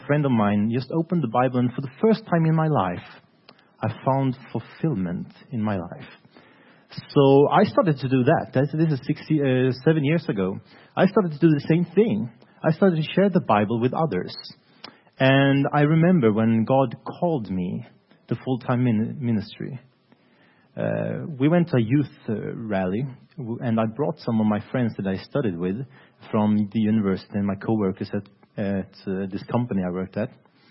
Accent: Sweden; I'm from Sweden, working at a Scandinavian TV station called Lifestyle TV

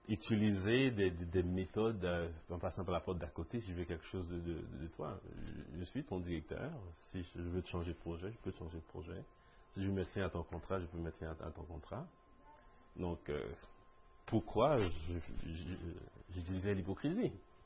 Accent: Haiti; now in Canada; parce que en tant qu'haïtien surtout

